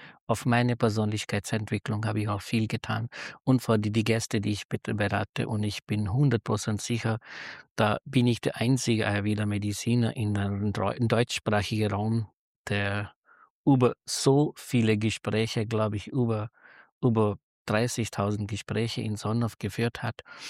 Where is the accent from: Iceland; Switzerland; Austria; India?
India; North India; born there; German is a second language; Geboren bin ich in Nordindien, das sind fast die Füße vom Himalayas. Das heißt, die Berge habe ich als Kind auch sehr gerne gehabt.